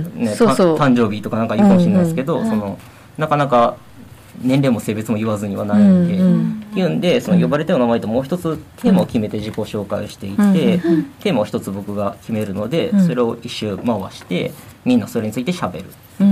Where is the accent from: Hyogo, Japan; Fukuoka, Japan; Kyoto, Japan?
Hyogo, Japan; Kobe; で僕は神戸出身やから神戸でやってるだけで